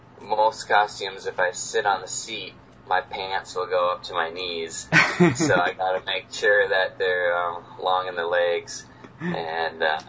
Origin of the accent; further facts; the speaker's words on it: Minnesota, United States; I'm very easygoing, and I'm from Minnesota, and they call it Minnesota Nice, where you... Yeah, you're just like a very humble person